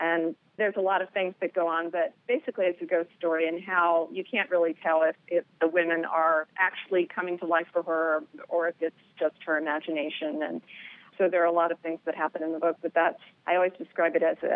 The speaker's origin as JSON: {"language": "English", "town": "Pittsburgh", "region": "Pennsylvania", "country": "United States", "said": "Actually, I'm from Pittsburgh originally."}